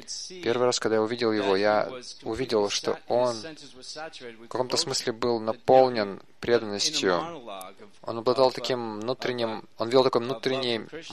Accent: United States; Russian is a second language; В 50-х годах, когда мы росли в Америке, у нас у всех были черно-белые телевизоры

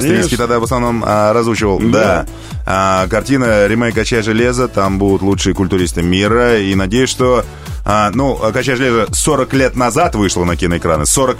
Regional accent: Moscow, Russia; born there; Я родился в Москве 17 июля.

